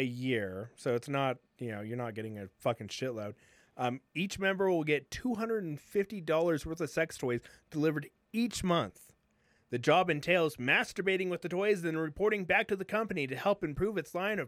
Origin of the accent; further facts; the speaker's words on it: United States; Fucking people came over to my country and started killing my people. I'm Native American.